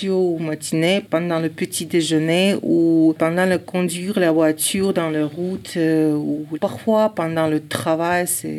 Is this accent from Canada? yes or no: no; Ingushetia, Russia; French is a second language; now in Toulouse, France; Je viens de Russie, de la Nord-Caucase. Mon nationalité est ingouche.